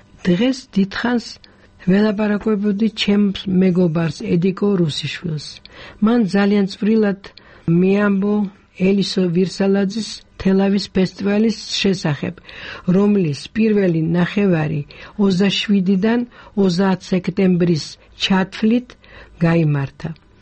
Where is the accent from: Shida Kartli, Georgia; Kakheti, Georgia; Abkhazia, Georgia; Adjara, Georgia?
Adjara, Georgia; Batumi; მთელი ჩემი ბავშვობა ბათუმში გავატარე. ბათუმი და გაგრა ჩემი უსაყვარლესი ადგილები იყო ყოველთვის.